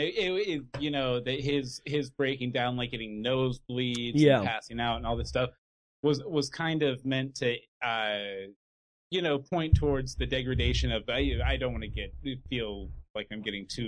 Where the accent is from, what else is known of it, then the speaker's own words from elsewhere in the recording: Katy, Texas, United States; Basically, when I lived, I grew up in Katy, Texas.